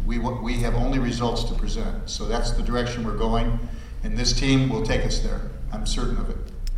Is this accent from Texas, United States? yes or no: no; Michigan, United States; also born or lived in South Bend, Indiana; You know, I was born in South Bend, Indiana, forced to live there for my first 6 years, and then by choice moved to Michigan at 7 years old. So I love this state.